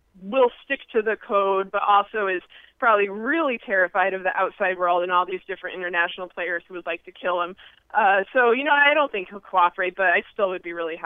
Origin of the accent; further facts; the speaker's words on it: United States; And I'm embarrassed as an American because, you know, Canada's our friend and Canada does not deserve this.